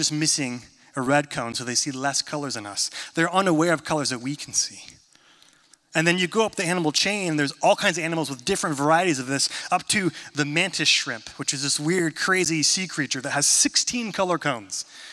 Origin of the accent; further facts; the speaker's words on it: California, United States; I'm from Northern California, so I was raised a Kings fan.